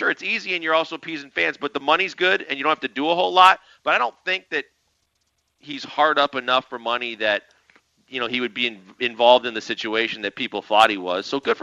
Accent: Milwaukee, Wisconsin, United States; born there; now in Houston, United States; Because as much as I was born in Milwaukee, and everybody says, well, in Texas, you get here, you know, you weren't born here, but you got here as soon as you could.

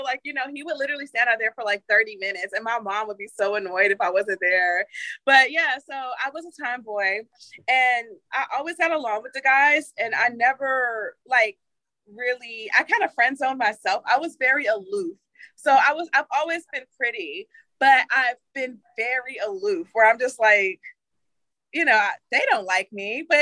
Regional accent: Maryland, United States; just growing up in Maryland, they had awards for like kids that were like a minority

